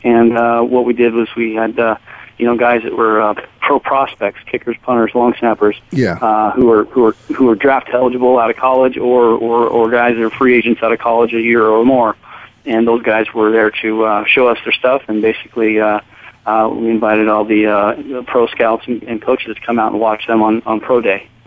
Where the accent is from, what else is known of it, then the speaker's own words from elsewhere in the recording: Spokane, Washington, United States; now in Jacksonville, United States; We're located here in Jacksonville, Florida, but we also do, I go back to my hometown of Spokane and do a camp every year for my high school